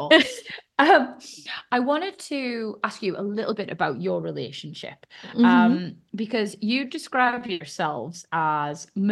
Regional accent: United Kingdom; Oh, honestly, mate, I feel like that's really nice to hear as a Brit.

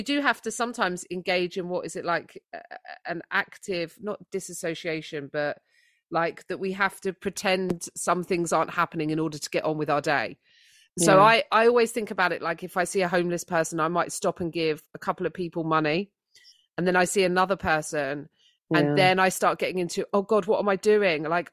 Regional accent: United Kingdom; so as British people, we're bottlers, right?

